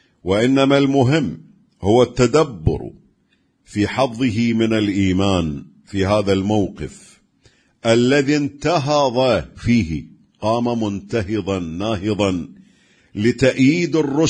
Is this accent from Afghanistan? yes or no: yes; Herat, Afghanistan; وقاسان من بلادي هرات، يعني من بلادي أفغانستان قديما